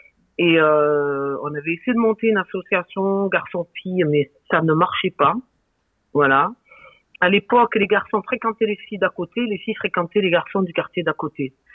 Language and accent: French; Marseille, Provence-Alpes-Côte d'Azur, France; j'ai grandi à la Busserine.